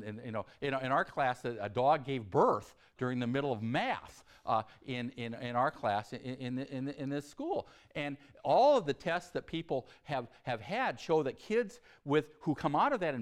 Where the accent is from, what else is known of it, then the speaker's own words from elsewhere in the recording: Oregon, United States; or from Oregon, where I'm from Eastern Oregon, or from Wyoming